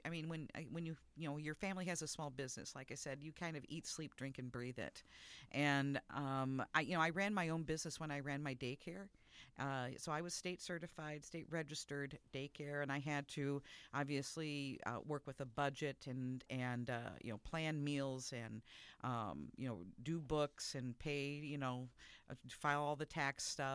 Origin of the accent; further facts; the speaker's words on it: Iowa City, Iowa, United States; Well, I'm actually from Iowa originally. I'm from Iowa City area, and I am the daughter of a small business owners.